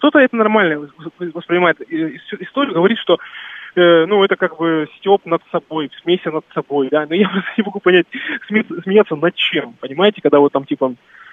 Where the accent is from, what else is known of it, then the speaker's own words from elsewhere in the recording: Rostov-on-Don, Rostov Oblast, Russia; потому что я из Ростова, там много разных национальностей.